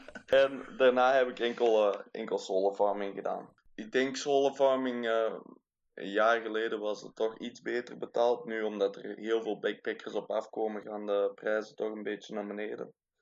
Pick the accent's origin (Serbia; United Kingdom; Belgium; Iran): Belgium; now in Australia; Ik ben opgegroeid in België, maar mijn vader is Nederlands. Dus ik heb Nederlandse familie ook, maar ik ben opgegroeid in België. Dus ik reis onder mijn Nederlands paspoort, maar ik ben eigenlijk een Belg.